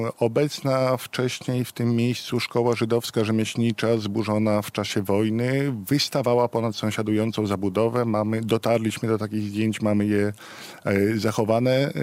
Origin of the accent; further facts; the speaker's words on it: Białystok, Podlaskie Voivodeship, Poland; Ja się urodziłem w Białymstoku, pochodzę z Białegostoku i zamierzam tu spędzić życie i zostawić tutaj moje dzieci.